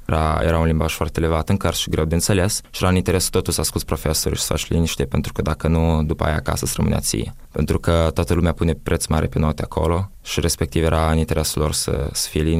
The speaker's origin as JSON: {"language": "Romanian", "country": "Moldova", "said": "Când ei știau că eu sunt din Moldova și când a început războiul în Ucraina"}